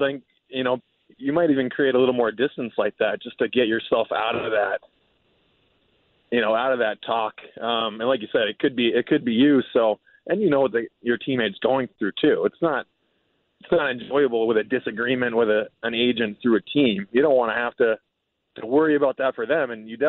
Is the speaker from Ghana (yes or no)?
no; New England, United States; It was, I grew up in New England. It had been I grew up watching the Bruins play.